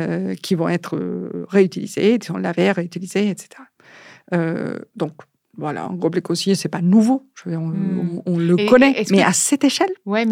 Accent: Paris, Île-de-France, France; je pense que en tant que Parisien, on va tous profiter à un moment donné de cette

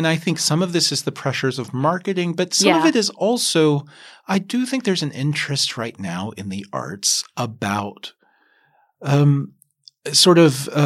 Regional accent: Kentucky, United States; And I grew up in Kentucky. I was first generation raised off the farm and still spent a lot of time on my family's tobacco farm.

